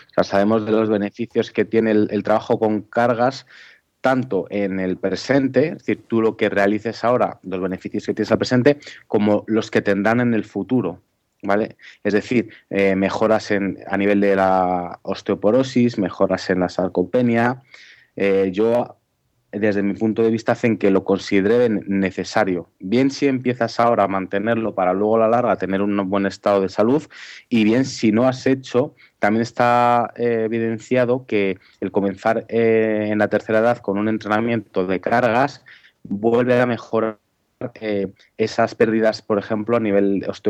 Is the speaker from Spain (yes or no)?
yes; Valladolid, Castile and León, Spain; soy de Valladolid.